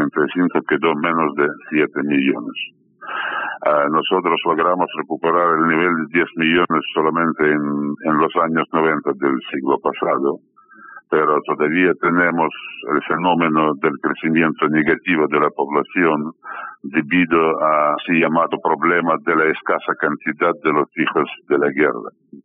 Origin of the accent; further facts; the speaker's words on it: Belarus; Eso pasó a la mayoría de los varones en mi país, y básicamente no se puede encontrar una sola familia belarusa la cual no sufrió en este periodo duro